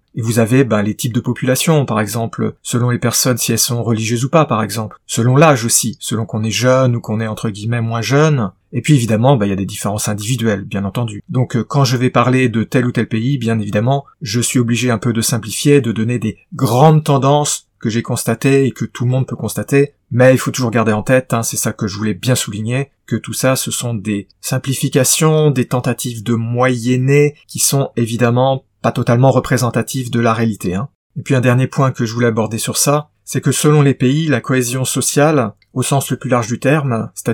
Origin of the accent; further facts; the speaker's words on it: France; puisque je suis français et que j'habite en France